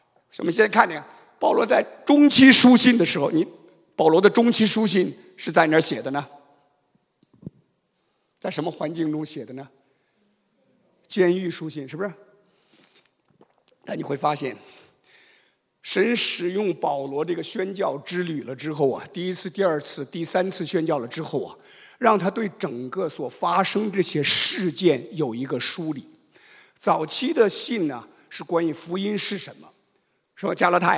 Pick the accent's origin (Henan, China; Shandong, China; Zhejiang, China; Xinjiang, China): Henan, China; 我是河南的小伙子啊，农村长大的